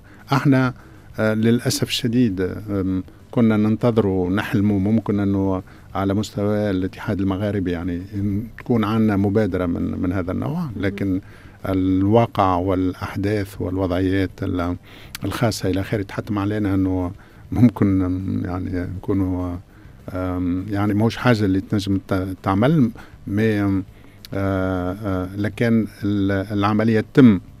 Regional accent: Tunisia; لكن أنا اللي يهمني كتونسي وقت اللي نشارك أنا في هذه الأمور

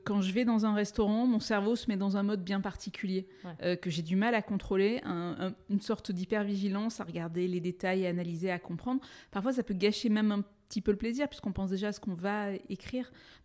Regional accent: Istres, Provence-Alpes-Côte d'Azur, France; born there; moi je suis du Sud, je suis née à Istres, à côté de Marseille.

